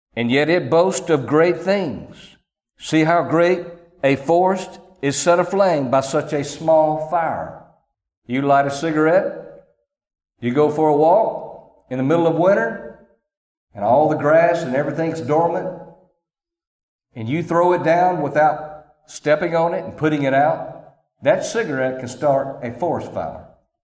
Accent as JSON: {"language": "English", "town": "Clarksdale", "region": "Mississippi", "country": "United States", "tie": "born or raised there", "said": "I was born and raised in the Delta, Clarksdale, Mississippi. And I preached at our home church, the one we grew up in, Oakhurst Baptist."}